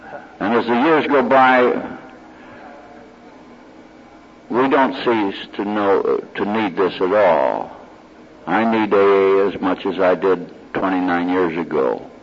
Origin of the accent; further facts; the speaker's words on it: Springfield, Illinois, United States; I'm from Springfield, Illinois.